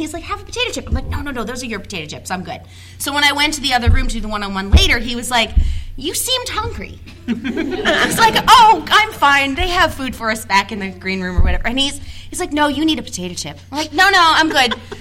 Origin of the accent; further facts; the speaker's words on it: New York, United States; now in Louisville, United States; So we grew up in New York, where people aren't always that nice. I lived in Queens for 7 years